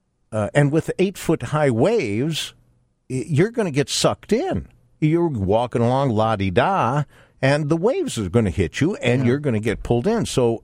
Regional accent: Chicago, Illinois, United States; I was born and raised in Chicago. You know, I think I had a hot dog the first day I got home from the hospital.

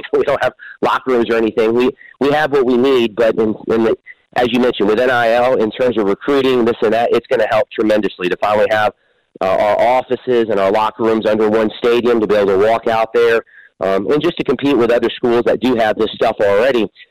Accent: Memphis, Tennessee, United States; I'm from Memphis. I've always been proud of it.

